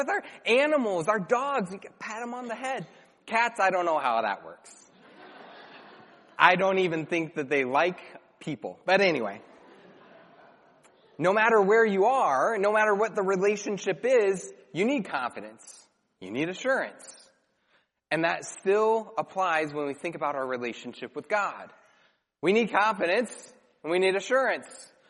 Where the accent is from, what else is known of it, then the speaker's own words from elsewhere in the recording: United States; born there; I was reminded of the confidence that I have being born as an American.